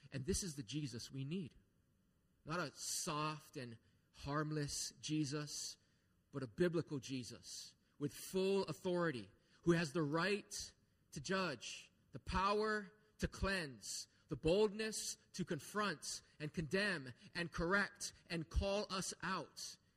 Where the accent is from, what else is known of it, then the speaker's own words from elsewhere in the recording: Lanai, Hawaii, United States; I grew up on Lanai in Maui, and I encountered many fruit trees growing up.